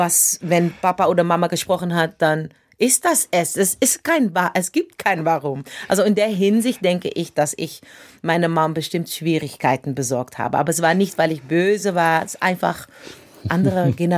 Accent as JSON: {"language": "German", "town": "Amsterdam", "region": "North Holland", "country": "Netherlands", "tie": "born or raised there", "second_language": "German", "said": "Ich bin aufgewachsen in Amsterdam Südost. Und das ist ein Teil von Amsterdam, das eigentlich sehr, sehr, sehr, sehr, sehr multikulturell ist."}